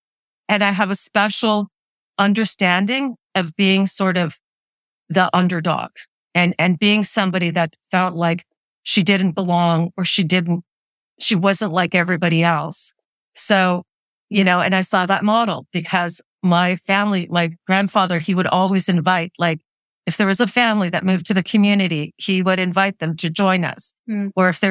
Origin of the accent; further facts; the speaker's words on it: Canada; almost like Canadian by day, you know, going to school, learning, being part of, you know, Canadian culture, growing up in Canada, but then having this Ukrainian life where, you know, going to Ukrainian school on Saturdays, going to Ukrainian church